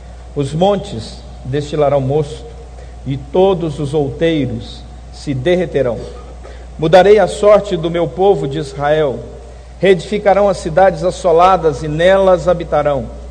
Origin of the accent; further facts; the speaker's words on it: Anápolis, Goiás, Brazil; now in Rio de Janeiro, Brazil; Eu sou goiano, nascido em Anápolis. Essa cidade existe, é em Goiás, mas há 7 anos estou no Rio de Janeiro